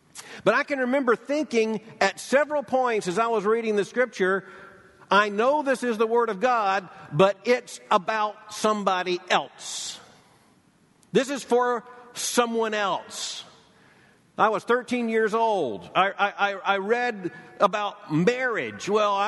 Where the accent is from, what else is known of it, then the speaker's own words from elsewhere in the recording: Lakeland, Florida, United States; And growing up in Polk County, Florida, just about everyone I knew went to church.